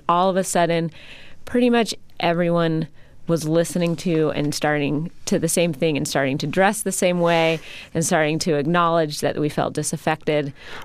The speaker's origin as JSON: {"language": "English", "town": "Seattle", "region": "Washington", "country": "United States", "tie": "born or raised there", "said": "I grew up in Seattle, so … was a band that I had seen before they became huge."}